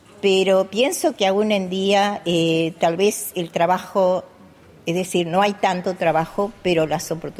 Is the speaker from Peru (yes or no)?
no; Uruguay; moved away as an adult; Sí, llegué de Uruguay, de un golpe de estado fulminante, vamos a decir, con poco inglés.